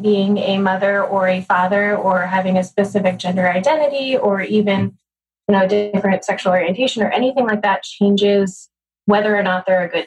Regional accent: Philadelphia, Pennsylvania, United States; now in Washington, United States; I grew up outside of Philadelphia, came down here to go to the University of Maryland for undergrad, stayed for law school at the George Washington University, and have hung around here ever since.

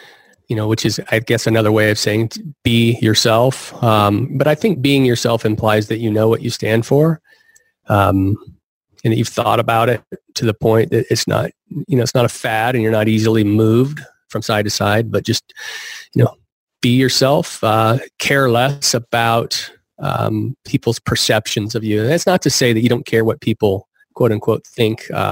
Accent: Roseburg, Oregon, United States; he happens to be here in my hometown of Roseburg, Oregon

